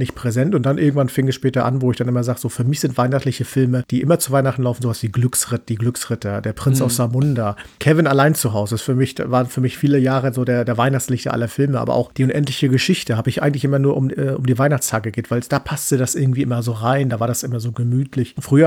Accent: Northern Germany, Germany; Ich komme ja aus dem Norden, da lag auch Schnee

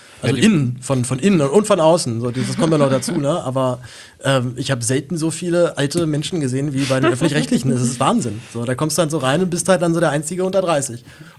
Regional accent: Berlin, Germany; So, ich bin 10 Jahre aufgewachsen in Berlin, also super Spießer Stadtteil. Hab aber relativ armes Elternhaus

